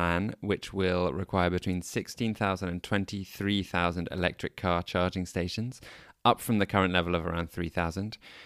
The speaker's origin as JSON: {"language": "English", "town": "Amsterdam", "region": "North Holland", "country": "Netherlands", "tie": "born or raised there", "second_language": "English", "said": "my hometown of Amsterdam"}